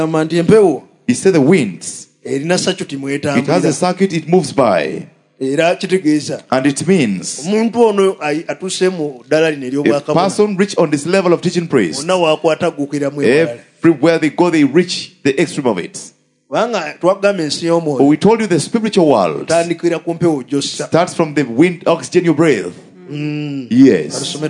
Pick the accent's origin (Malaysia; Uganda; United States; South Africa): Uganda; For you just know, I come from East Africa